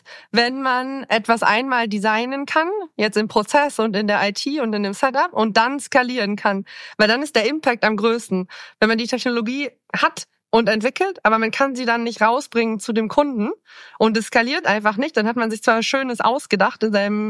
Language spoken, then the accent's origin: German; North Rhine-Westphalia, Germany; born there; Ich komme gebürtig aus dem Münsterland, vom Land tatsächlich.